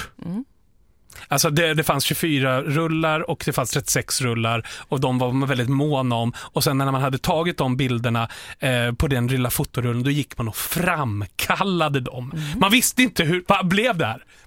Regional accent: Djura, Dalarna County, Sweden; Eftersom både du och jag är ju från Djura.

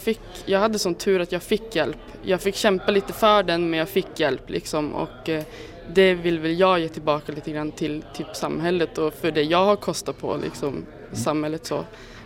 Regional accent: Norrland, Sweden; Ja, precis. Jag är från Norrland.

